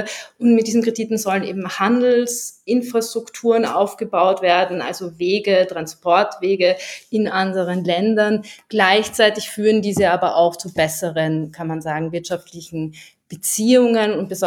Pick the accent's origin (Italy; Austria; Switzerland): Austria; ich komme aus Österreich